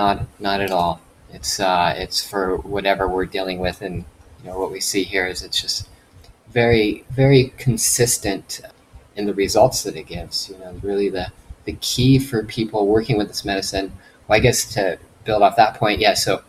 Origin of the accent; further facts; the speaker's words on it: California, United States; moved away as an adult; now in Nicaragua; I grew up in Central California till my early 20s. I moved to San Diego for a bit, and then I met my now wife in Nicaragua.